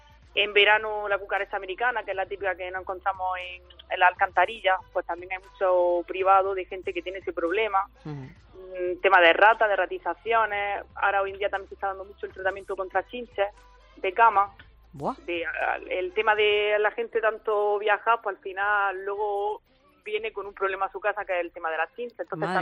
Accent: Motril, Andalusia, Spain; Somos aquí de la zona, en plan, somos de Motril de toda la vida

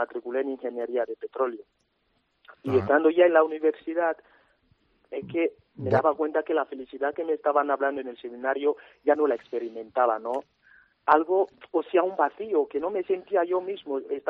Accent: Equatorial Guinea; Vengo de una familia muy cristiana. Yo soy de Guinea Ecuatorial, soy africano

